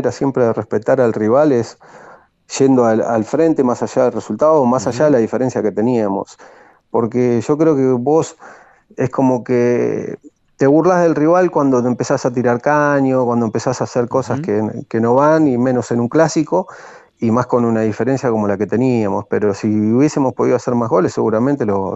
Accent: Coronel Dorrego, Buenos Aires Province, Argentina; estando en un pueblo, yo soy de Coronel Dorrego, todo el mundo lo sabe

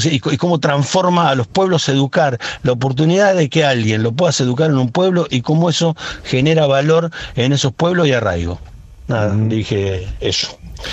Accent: Argentina; desde que somos Argentina, lo que nos movió y lo que nos llevó a ser

